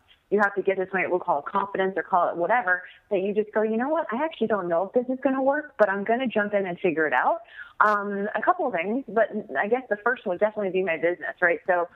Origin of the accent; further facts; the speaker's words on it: Boston, Massachusetts, United States; Well, first of all, I grew up in Boston. So I grew up in the Northeast, New England